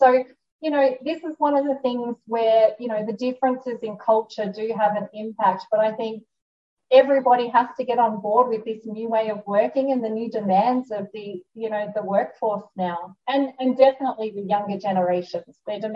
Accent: Australia; now in United States; I grew up in Australia

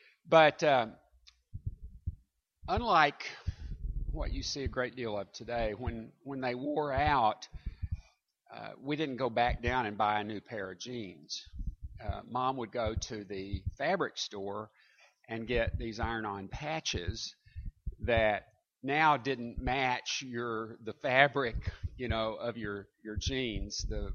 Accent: Little Rock, Arkansas, United States; I was a kid, I grew up in Little Rock, and my family we weren't what I would call wealthy people.

